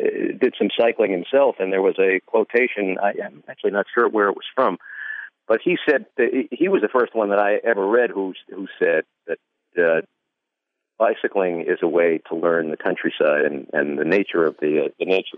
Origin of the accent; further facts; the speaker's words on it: New York, United States; I'm a New Yorker. I come from a very blue area of the country